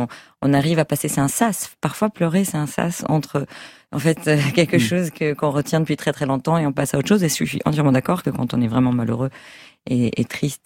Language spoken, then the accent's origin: French; France; also born or lived in United States; c'est comme ça que j'ai grandi en France. Et les années où j'ai vécu aux États-Unis, j'étais plutôt adulte déjà et c'était par choix, mais j'ai toujours préféré comme un aimant de revenir à Paris et revenir en France.